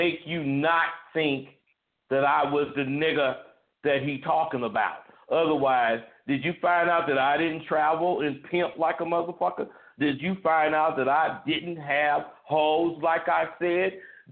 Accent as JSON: {"language": "English", "region": "California", "country": "United States", "tie": "born or raised there", "said": "My hometown, Solano"}